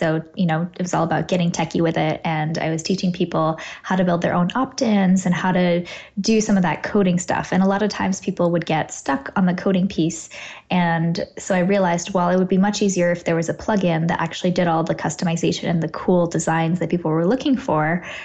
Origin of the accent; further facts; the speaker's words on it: Canada; now in Dallas, United States; Yeah, I'm from Canada, but I'm living in Texas right now.